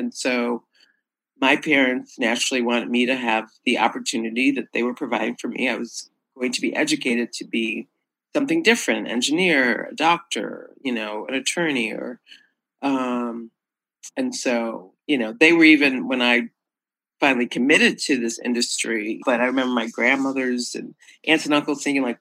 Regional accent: East Coast, United States; I spent 10 years on the East Coast first because I'm from the East Coast.

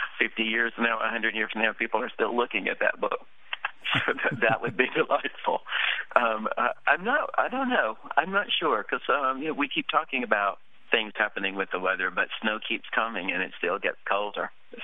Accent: Alabama, United States; I grew up in Alabama, in the northeastern corner of Alabama, the highest elevation of the state and pretty far south.

